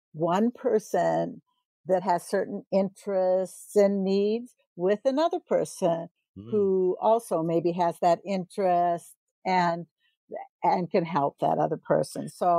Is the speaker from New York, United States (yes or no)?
no; Ohio, United States; born there; Well, I was born in Ohio, but I've lived all over the U.S.